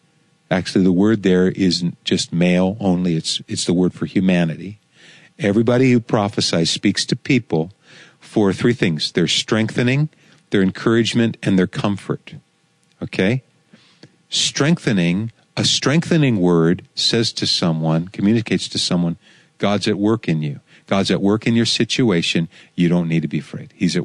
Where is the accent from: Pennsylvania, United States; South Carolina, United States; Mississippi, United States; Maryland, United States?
Pennsylvania, United States; I grew up in Pennsylvania. I understand. We're not always honest in Pennsylvania.